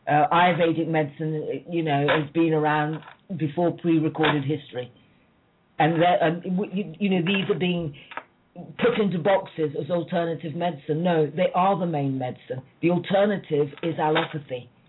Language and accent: English; Ghana; You know, I'm Ghanaian, and I go out to Ghana